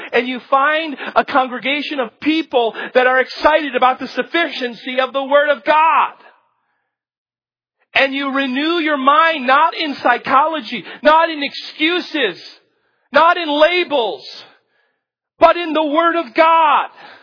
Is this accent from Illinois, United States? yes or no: yes; Chicago, Illinois, United States; And I'm from Chicago. And if you haven't noticed, there are not very many mountains.